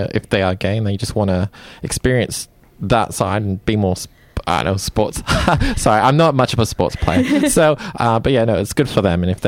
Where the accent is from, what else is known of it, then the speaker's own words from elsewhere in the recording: Sydney, New South Wales, Australia; born there; Well, I was born in Sydney and I guess that's why.